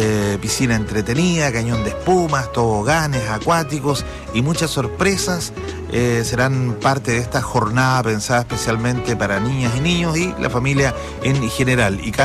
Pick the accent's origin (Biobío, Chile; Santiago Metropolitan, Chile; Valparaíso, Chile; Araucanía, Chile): Biobío, Chile; Negrete; Algunos amigos de la comuna de Negrete, de la cual soy oriundo por lo demás, ¿no? Mi comuna, mi pueblo, mi tierra